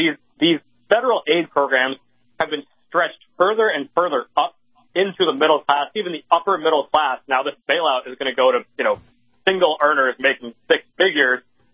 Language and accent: English; Northeast, United States; I'm actually from the Northeast. I'm a, you know, a person of color, millennial.